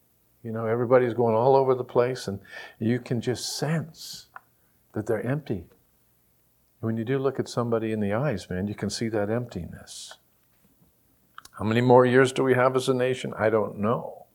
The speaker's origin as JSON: {"language": "English", "country": "United States", "said": "I love America. I'm an American. I love this country."}